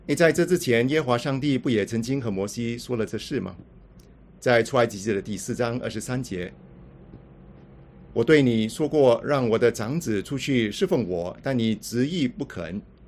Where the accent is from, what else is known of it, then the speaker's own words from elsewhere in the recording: Singapore; 我从新加坡过来